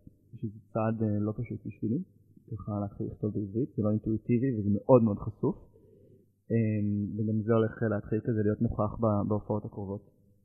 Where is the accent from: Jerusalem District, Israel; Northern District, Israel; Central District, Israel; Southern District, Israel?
Jerusalem District, Israel; Jerusalem; באופן כללי, ירושלמים, שומעים אליו, אני בא מתוככם.